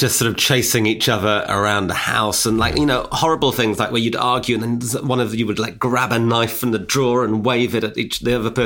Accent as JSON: {"language": "English", "town": "Newcastle upon Tyne", "region": "North East England", "country": "United Kingdom", "tie": "born or raised there", "said": "We grew up in Newcastle and, like, he had a Geordie accent. I didn't have a Geordie accent."}